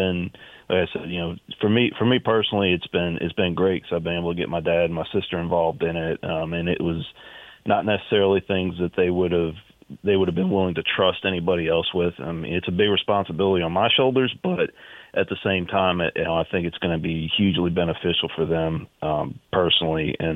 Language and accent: English; Knoxville, Tennessee, United States; now in Houston, United States; I'm originally from Knoxville, and half of my entire family lives there.